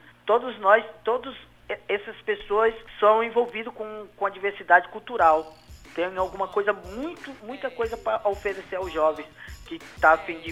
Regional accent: Guinea; now in Espírito Santo, Brazil; eu como sou africano de Guiné-Conakry

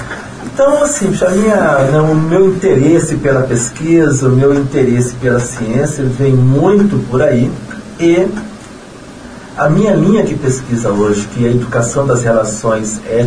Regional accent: Espírito Santo, Brazil; Eu sou capixaba, isso foi no Espírito Santo, então eu fiz o meu antigo primeiro grau, certo, né? Atual fundamental aqui, o meu antigo segundo grau, atual ensino médio também aqui no Espírito Santo.

